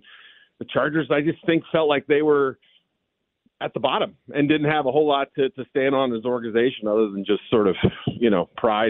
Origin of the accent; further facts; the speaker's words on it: New England, United States; because I grew up in New England and remember him all too well, unfortunately.